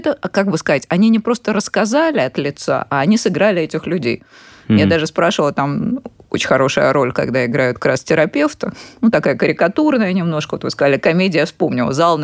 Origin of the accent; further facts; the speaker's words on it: Tashkent, Uzbekistan; Я сама из Ташкента, поэтому он, конечно, большой был город, там и театр оперы, и балета, и много.